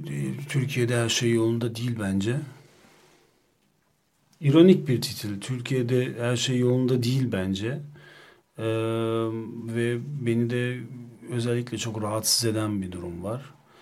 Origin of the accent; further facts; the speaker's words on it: Munich, Bavaria, Germany; Burada doğdum, burada büyüdüm.